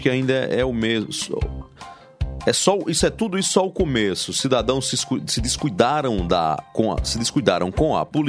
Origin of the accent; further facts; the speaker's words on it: Marizópolis, Paraíba, Brazil; é de Marisópolis, a nossa República Federativa de Marisópolis, minha terra natal.